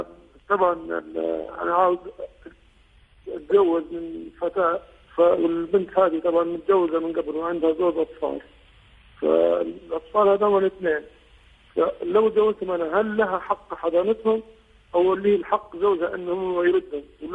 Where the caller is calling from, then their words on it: United Kingdom; انا صراحات من بريطانيا